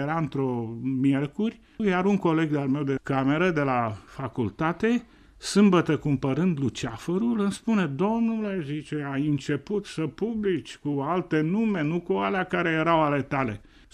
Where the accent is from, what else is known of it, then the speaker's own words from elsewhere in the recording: Ostrov, Constanța County, Romania; Când am aflat că sunt de la Ostrov